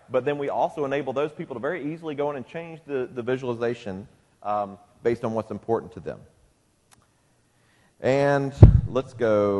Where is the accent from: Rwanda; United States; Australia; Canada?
United States; Southeast; and again, I'm from the Southeast, right?